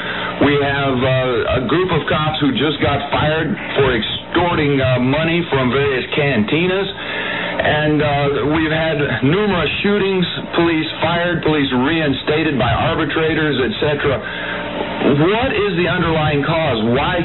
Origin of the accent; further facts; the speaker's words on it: Houston, Texas, United States; here in my hometown, Houston, Texas, we have ongoing scandals.